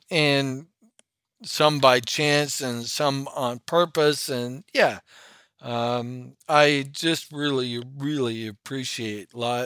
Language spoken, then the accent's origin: English; Toronto, Ontario, Canada; And I grew up in Toronto, but every weekend we had a cottage 160 miles north on Georgian Bay.